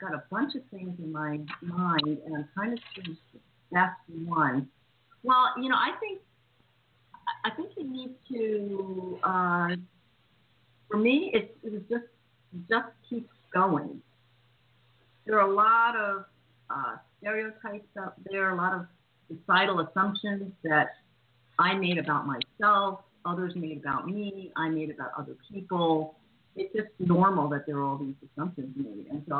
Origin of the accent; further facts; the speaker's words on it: United States; But just to fill in some of the gaps there, I grew up in the States.